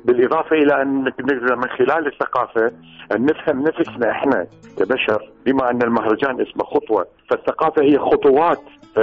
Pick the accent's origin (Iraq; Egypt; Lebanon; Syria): Iraq; نحن يعني كعراقيين أو من أصل عراقي مهما حتى لو أخذنا جنسيات أخرى